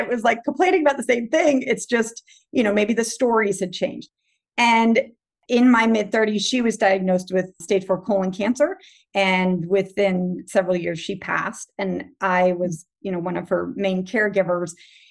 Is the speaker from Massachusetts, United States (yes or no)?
yes; Massachusetts, United States; now in Virginia, United States; I grew up in Massachusetts and then moved down to Virginia and raised my boys in Virginia on the East Coast of America.